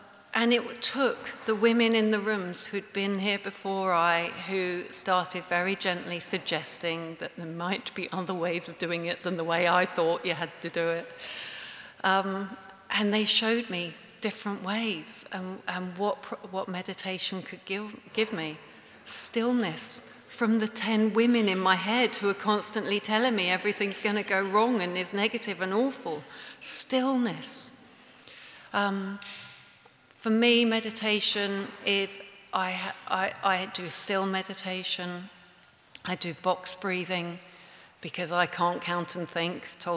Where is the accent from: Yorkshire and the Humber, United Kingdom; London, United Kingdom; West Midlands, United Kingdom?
London, United Kingdom; I grew up in London.